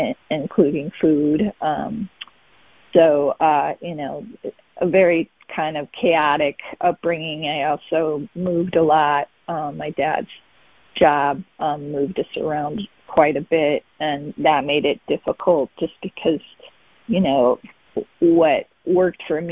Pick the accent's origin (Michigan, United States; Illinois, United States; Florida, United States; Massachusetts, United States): Michigan, United States; Detroit; I grew up in the Detroit area predominantly.